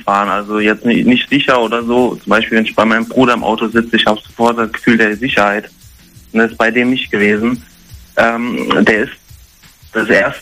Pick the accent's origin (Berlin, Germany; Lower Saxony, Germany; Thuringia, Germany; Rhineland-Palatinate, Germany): Rhineland-Palatinate, Germany; Trier; now in Duisburg, Germany; Und zwar, ich bin ja damals aus meiner Heimatstadt Trier weggezogen nach Duisburg und da habe ich eine Zeit lang gewohnt